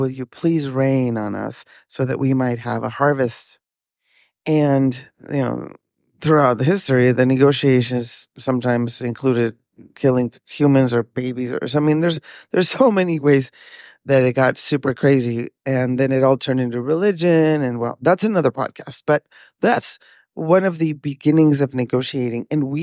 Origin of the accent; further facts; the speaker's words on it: Mexico; our, you know, history of healing intergenerational trauma, you know, as Latin American women, Mexican women.